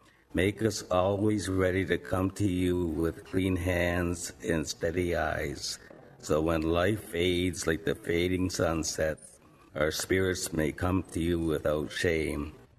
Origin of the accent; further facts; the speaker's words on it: Moat's Landing, Ontario, Canada; also born or lived in Haileybury / North Bay; I was born in Haileybury, Ontario, Canada. I lived at Moat's Landing, which is by the Montreal River, where we did a lot of fishing and hunting. We lived far away from any school.